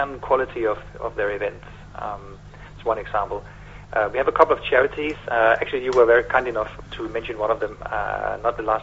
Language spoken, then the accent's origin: English; Copenhagen, Capital Region of Denmark, Denmark; English is a second language; that's not very English, of course. For those that haven't guessed it, I'm from Denmark originally.